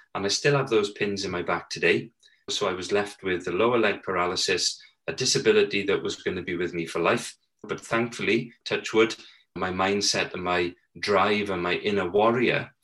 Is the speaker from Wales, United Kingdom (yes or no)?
yes; Tredegar, Wales, United Kingdom; born and bred in Tredegar in South Wales, the proud son of Margaret and Cecil, and both my parents were working class.